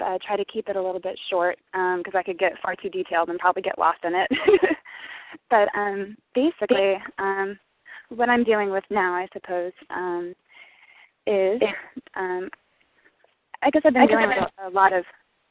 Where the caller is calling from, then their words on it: Florida, United States; I'm calling from Florida.